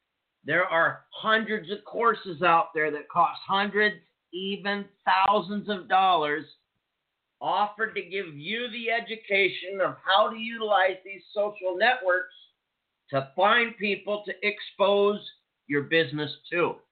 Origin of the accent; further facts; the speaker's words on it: Washington, United States; now in Troy, United States; I'm a mountain man in rural Troy, Montana. I grew up in Stevens County, Washington State. I've been in the mountains my whole life.